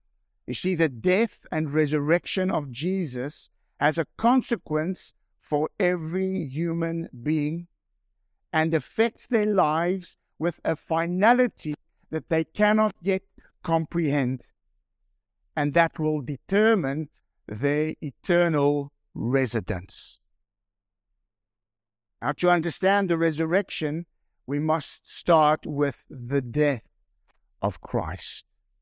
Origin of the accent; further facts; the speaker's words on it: South Africa; I'm a South African rugby reporter, rugby supporter.